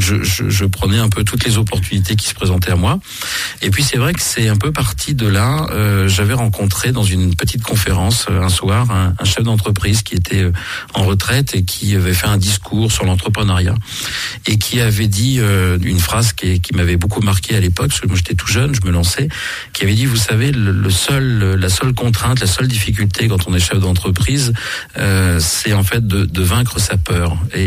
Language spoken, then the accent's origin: French; Auvergne-Rhône-Alpes, France; Moi, je suis originaire de l'Allier, alors dans un petit village qui s'appelle Saint-Léopard-d'Indogy, donc voisin de Le Veurdre.